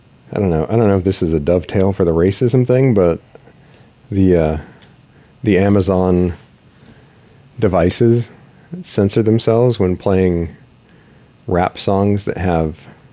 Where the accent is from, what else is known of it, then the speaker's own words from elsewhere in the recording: Midwest, United States; as a white guy growing up in the Midwest, you would be absolutely fucking horrified.